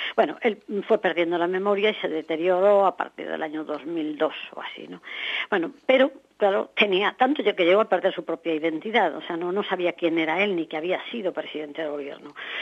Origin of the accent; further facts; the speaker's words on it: Valencia, Valencian Community, Spain; me felicito de estar un ratito en mi tierra, Valencia.